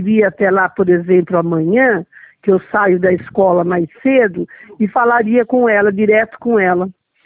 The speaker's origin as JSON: {"language": "Portuguese", "town": "Americana", "region": "São Paulo", "country": "Brazil", "said": "É que aqui em Americana, eu sou de Americana."}